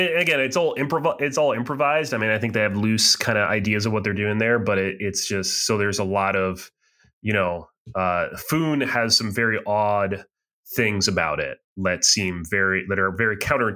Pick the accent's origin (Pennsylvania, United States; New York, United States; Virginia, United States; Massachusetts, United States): Massachusetts, United States; Boston; You know, we're from the Boston area, you more than me.